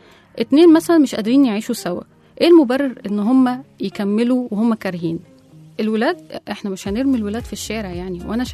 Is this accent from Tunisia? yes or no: no; Egypt; وفي برضو عندنا في مصر هنا فنانين غيروا حياتهم عشان يعملوا اللي بيحبوا